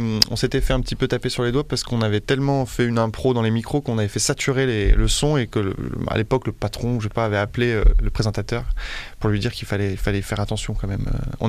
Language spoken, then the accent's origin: French; Mâcon, Bourgogne-Franche-Comté, France; also born or lived in Chalon-sur-Saône; Je suis né à Chalon, mais je suis mâconnais. J'ai grandi à Mâcon.